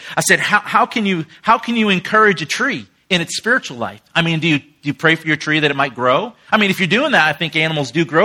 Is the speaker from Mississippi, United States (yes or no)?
no; Rhode Island, United States; I'm not from Louisiana. I'm from the north. And there said, some people said, well, from Monroe or Shreveport? Keep going, brother. I'm from the north, like Rhode Island.